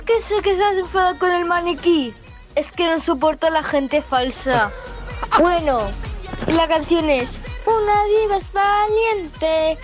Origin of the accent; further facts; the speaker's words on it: Vinaròs, Valencian Community, Spain; de Vinaroz. Y hoy te voy a contar un chiste y una canción.